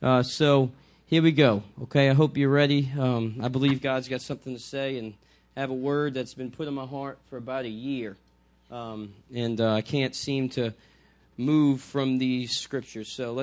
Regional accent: New Orleans, Louisiana, United States; now in Picayune, Mississippi, United States; But I grew up in New Orleans. I'm from New Orleans, so the New Orleans area, actually Shelmet. I'm a Shelmatian.

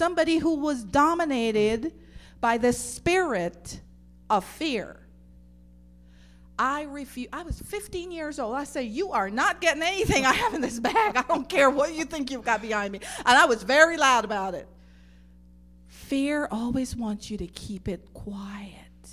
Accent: Guyana; When I grew up in Guyana

